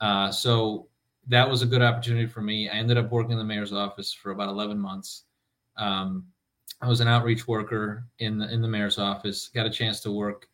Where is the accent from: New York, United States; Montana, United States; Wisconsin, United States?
Wisconsin, United States; Milwaukee; I was born and raised in Milwaukee in the Sherman Park neighborhood. When I grew up, that was still a bustling, thriving, diverse, middle-class neighborhood.